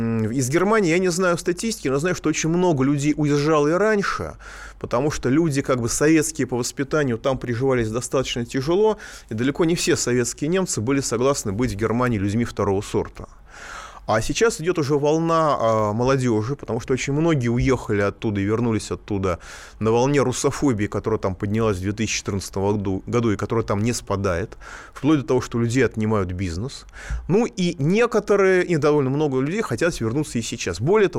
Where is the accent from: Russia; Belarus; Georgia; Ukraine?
Russia; Moscow; я москвич, но как-то я живу в Москве, а не в Норильске.